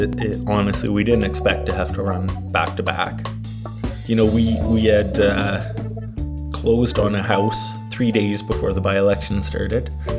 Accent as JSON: {"language": "English", "country": "Canada", "said": "I mean, we're Canadian, we're polite, we're kind, right?"}